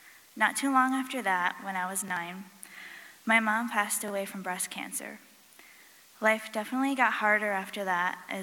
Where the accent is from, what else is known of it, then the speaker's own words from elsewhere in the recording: Amsterdam, New York, United States; I was born and raised in Amsterdam, New York, and I was brought up in a Christian home